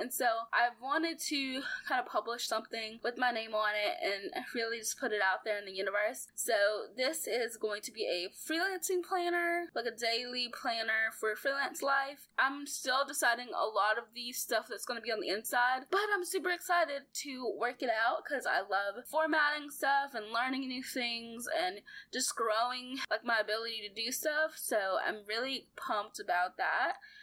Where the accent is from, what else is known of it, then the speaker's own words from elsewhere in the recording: Arkansas, United States; I'm not a little girl. I'm a woman from Arkansas